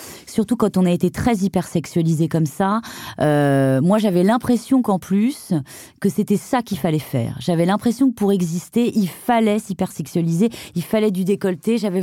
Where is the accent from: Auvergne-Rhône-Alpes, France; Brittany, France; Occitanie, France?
Brittany, France; Et comme je suis bretonne, je sais pas, ça m'a reconnectée à moi-même